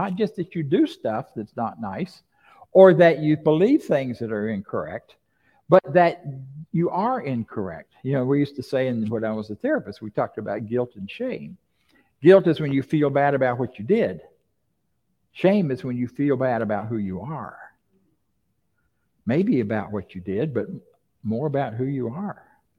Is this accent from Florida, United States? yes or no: yes; Florida, United States; I grew up down there, and that was my hometown, and we used to ride in that area. We didn't call it the Big Bend back then. We called it the armpit of Florida.